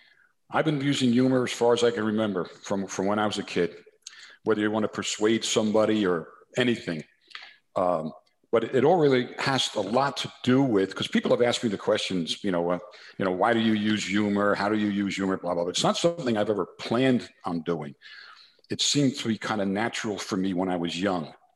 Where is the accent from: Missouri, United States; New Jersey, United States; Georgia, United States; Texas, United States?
New Jersey, United States; accent: New Jersey; try to, change my New Jersey accent and all these things.